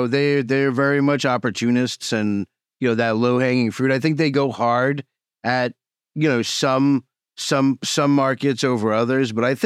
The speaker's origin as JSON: {"language": "English", "country": "United States", "said": "that's too much for me because I'm an American."}